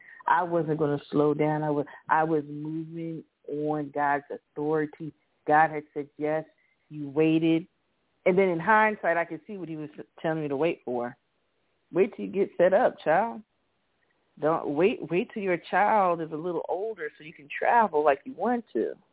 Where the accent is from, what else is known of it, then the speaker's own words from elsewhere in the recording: Miami, Florida, United States; I grew up in Miami